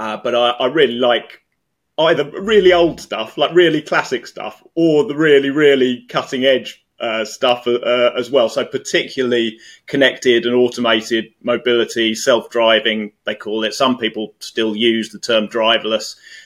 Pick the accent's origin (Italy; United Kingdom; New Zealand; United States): United Kingdom; Margate, South East England; the home of Cars of the Future, my hometown in Margate in Kent.